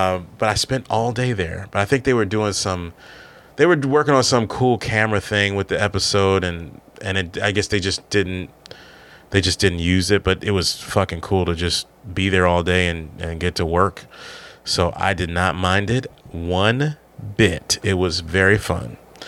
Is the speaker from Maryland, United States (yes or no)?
yes; Maryland, United States; because I am from the Maryland, D.C. area, and I'm not a big seafood guy